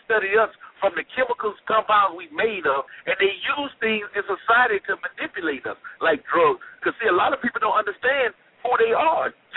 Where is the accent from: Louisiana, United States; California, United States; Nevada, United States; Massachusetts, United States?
Louisiana, United States; Baton Rouge; ain't that … I'm from Baton Rouge.